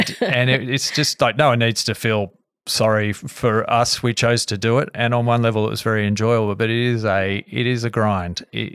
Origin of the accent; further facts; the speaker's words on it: Canberra, Australian Capital Territory, Australia; I grew up in Canberra.